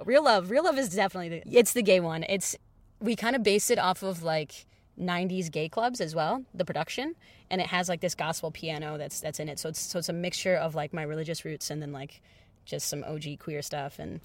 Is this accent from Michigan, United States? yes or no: yes; Detroit, Michigan, United States; I'm a pop musician from Detroit. I grew up in a very religious household. I grew up in Christianity.